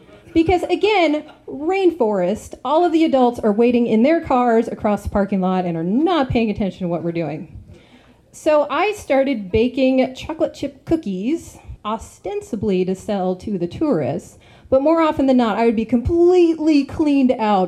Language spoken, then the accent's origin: English; Wrangell, Alaska, United States; So I grew up in Wrangell in Southeast, and there is a garnet mine near Wrangell.